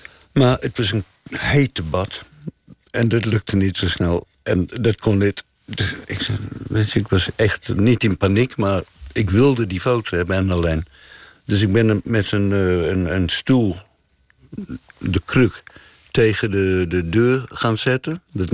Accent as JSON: {"language": "Dutch", "country": "South Africa", "moved": "yes", "lives_now": "Amsterdam, Netherlands", "said": "Ik ben uit Zuid-Afrika vertrokken. In één richting ticket naar Luxemburg. Door Duitsland. In Nederland terechtgekomen, Amsterdam. En het beviel zo goed dat ik besloot om te blijven."}